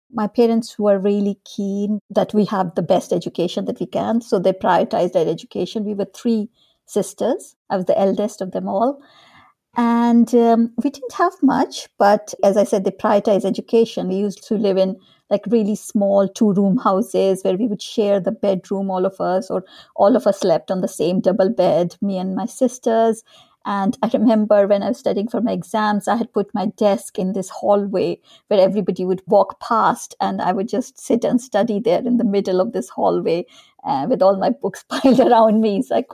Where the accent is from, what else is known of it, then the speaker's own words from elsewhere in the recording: North India, India; also born or lived in Dehradun; I grew up in India. I was born in this small town called Dehradun, which is in the foothills of the Himalayas in the north of India. That's where my father's family lived. But we moved away quite soon with my father's job